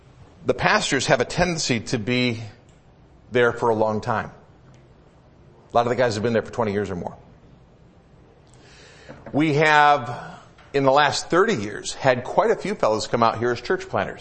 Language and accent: English; Midwest, United States; also born or lived in South; I grew up in the Midwest. I lived in the South for a while.